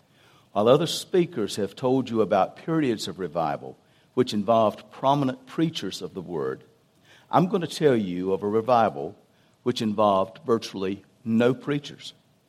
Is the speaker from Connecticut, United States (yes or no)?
no; North Carolina, United States; My home state was not known as to being particularly religious. You just don't find North Carolina in the map there.